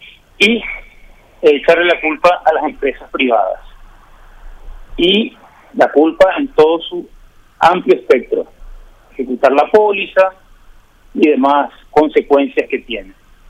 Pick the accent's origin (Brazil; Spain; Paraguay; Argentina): Paraguay; primero soy paraguayo.